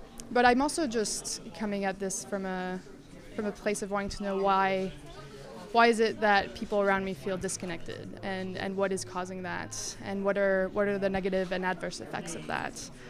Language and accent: English; Mexico; English is a second language; moved away as an adult; now in Canada; I grew up in Mexico, and I moved to Canada when I was 18, and what I found was that I there was a bit of a culture shock when I first came here.